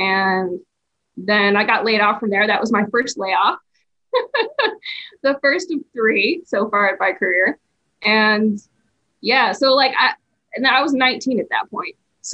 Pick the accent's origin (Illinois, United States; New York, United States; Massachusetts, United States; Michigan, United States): New York, United States; Rochester; But then, okay, so I grew up in Rochester, New York.